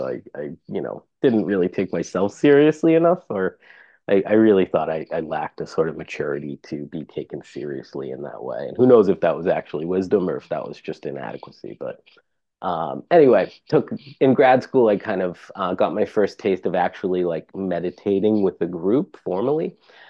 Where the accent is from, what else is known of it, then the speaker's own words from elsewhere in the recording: Massachusetts, United States; if I grew up in Vermont, I'd be a dramatically different person than I am now, like growing up in Massachusetts.